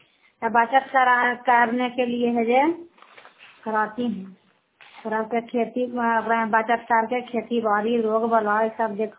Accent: Fatehpur, Uttar Pradesh, India; फतेहपुर के रहने वाली हूँ, मकरौता पंचायत के रहने वाली हूँ, कराई पसराय के ब्लॉक के रहने वाले हूँ।

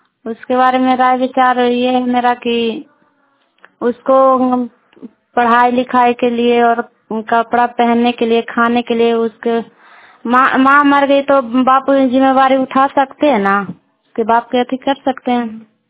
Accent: Chandi, Bihar, India; मैं चंडी ब्लॉक से हूँ, मैं जिला ललंदा बिहार राज्य का हूँ।

